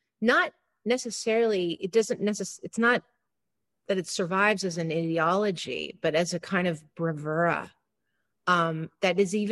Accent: San Francisco, California, United States; This is City Arts and Lectures, San Francisco based. And I grew up in the Sunset District, which is not very sunny, despite its name.

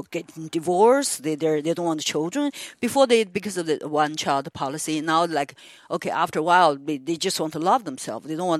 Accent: United States; Also, I'm an American.

